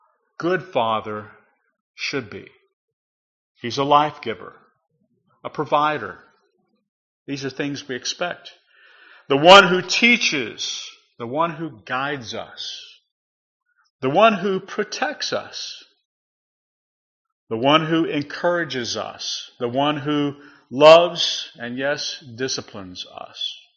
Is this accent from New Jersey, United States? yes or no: no; Texas, United States; When I grew up here in West Texas, all my elders were Mr., Mrs., Miss.